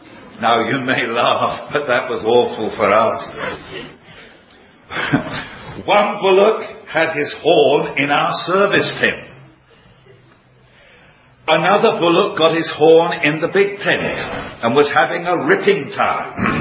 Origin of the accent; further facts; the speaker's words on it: London, United Kingdom; accent: Cockney; Now, being a Cockney, and I was born in the East End of London, I didn't know very much about animals.